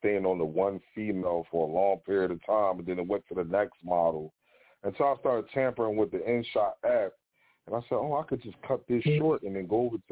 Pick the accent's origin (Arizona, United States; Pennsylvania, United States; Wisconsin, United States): Pennsylvania, United States; Philadelphia; from Philly, 34 years old. I've been born and raised in Philly.